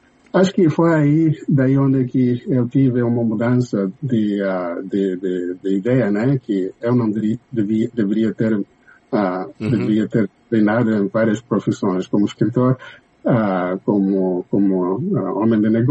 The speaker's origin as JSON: {"language": "Portuguese", "country": "Mozambique", "said": "quando eu falava que eu sou de Moçambique"}